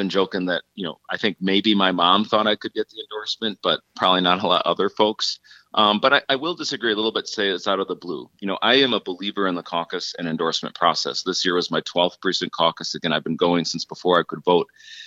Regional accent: Northfield, Minnesota, United States; I'm a lifelong Minnesotan. I grew up in Northfield with Paul Wellstone as my hometown hero

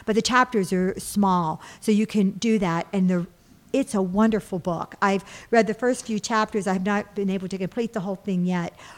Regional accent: Mingo Junction, Ohio, United States; I grew up in Mingo Junction, Ohio, wow. in Steubenville.

